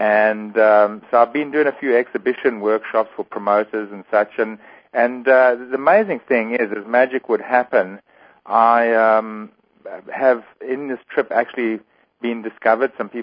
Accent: Eswatini; now in United States; I grew up in Africa, in the small kingdom of Swaziland, which in the days when I was born there and grew up there was a very enchanted place, full of magic, actually.

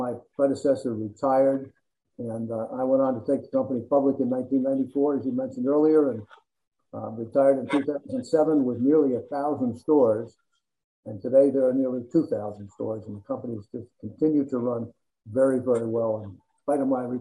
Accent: New Jersey, United States; Well, I grew up in New Jersey, and I've only worked for two companies in my life.

